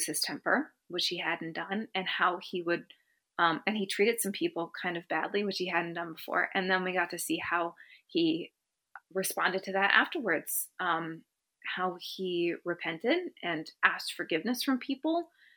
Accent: United States; now in United Kingdom; I mean, I've been an American in England.

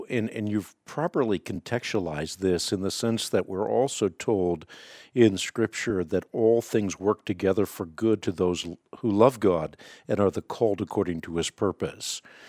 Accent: Netherlands; first language Dutch; English is a second language; I'm Dutch, and so that's my first language.

